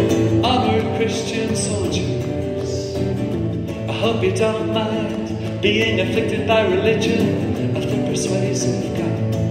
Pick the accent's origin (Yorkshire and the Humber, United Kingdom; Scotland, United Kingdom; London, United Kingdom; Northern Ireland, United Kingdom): Northern Ireland, United Kingdom; Belfast; Growing up in Belfast, I wrote a lot of poetry.